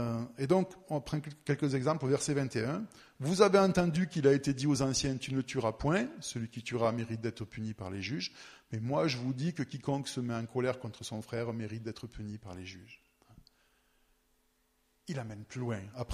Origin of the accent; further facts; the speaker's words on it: Switzerland; j'ai grandi ici, en Suisse